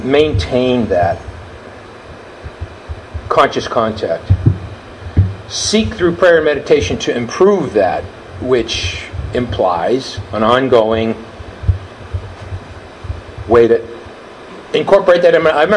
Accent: New York City, New York, United States; When I was a kid, I grew up on the Lower East Side, right across the street from St. Stan's School and Church.

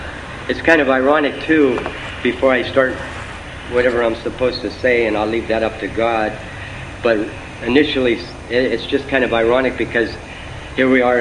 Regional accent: Erie, Pennsylvania, United States; I grew up in Erie, and on the west side

